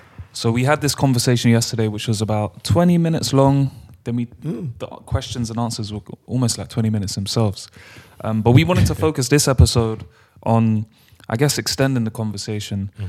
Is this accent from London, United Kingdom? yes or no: yes; London, United Kingdom; Like, we're from London, bro.